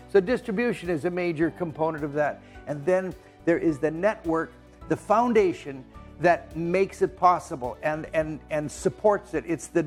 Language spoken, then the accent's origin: English; British Columbia, Canada; as a Canadian coming from British Columbia, I have flown scores of times back and forth across the continent.